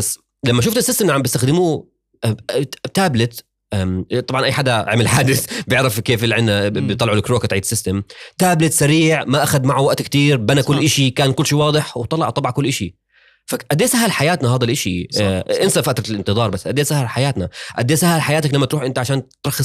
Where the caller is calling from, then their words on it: Jordan; سبيشلي احنا بنحكي حاليا من الاردن